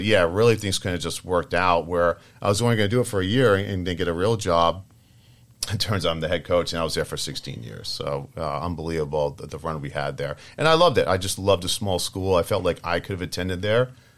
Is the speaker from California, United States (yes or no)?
no; Rhode Island, United States; I'm going to live in Boston. I'm from Rhode Island. It's a new market.